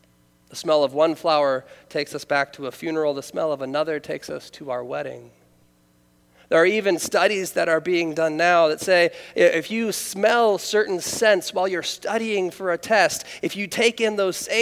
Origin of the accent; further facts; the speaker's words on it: Kettering, Ohio, United States; also born or lived in Columbus, United States; I spent the better part of 10 years of my life living in Columbus, Ohio. This behind my hometown of Kettering, this is where I've spent the most years of my life